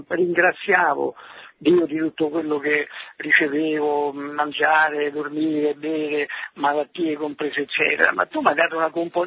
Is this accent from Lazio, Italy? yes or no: yes; Rome, Lazio, Italy; now in Lombardy, Italy; io sono qui in Lombardia da tanti anni, da Romano che ha dovuto lasciare.